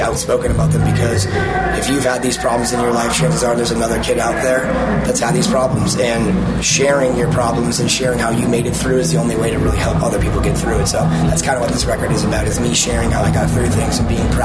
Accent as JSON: {"language": "English", "region": "New England", "country": "United States", "tie": "born or raised there", "said": "So this kind of heat up here, I grew up with in New England, so I'm fine with it."}